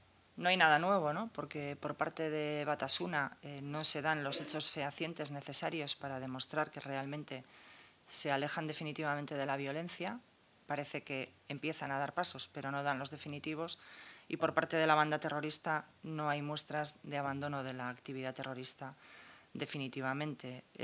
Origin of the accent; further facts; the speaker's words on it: Basque Country, Spain; los vascos tenemos una forma personal y particular, lógicamente, como vascos, de hacer cultura, de hacer arte, de ver el mundo